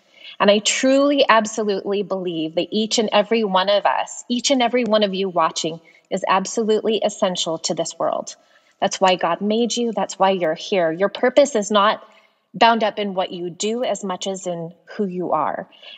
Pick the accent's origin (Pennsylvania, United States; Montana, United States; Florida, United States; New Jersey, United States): Montana, United States; now in Prescott, United States; I am originally from Montana and reside currently in Prescott, Arizona.